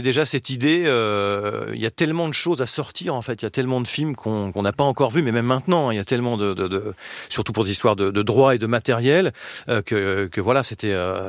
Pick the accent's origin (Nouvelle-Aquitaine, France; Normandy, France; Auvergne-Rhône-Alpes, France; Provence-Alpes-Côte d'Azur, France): Normandy, France; Le Havre; born there; je suis né en Normandie, je suis né au Havre, et ça a de l'incidence, puisque dans les années 70, on pouvait pas voir les films du tout, alors asiatique, on n'en parle même pas. J'ai fait mes études à Lyon, et ensuite je suis arrivé à Paris